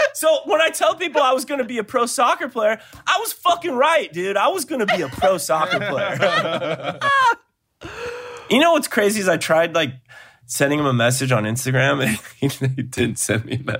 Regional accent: St. Louis, Missouri, United States; So the producer of Mr. Robot, I grew up with in St. Louis.

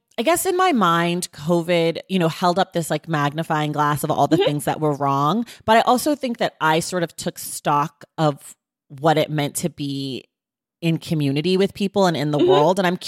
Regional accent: United States; born there; I am an American. I was born in America. I was raised by people who were born in America.

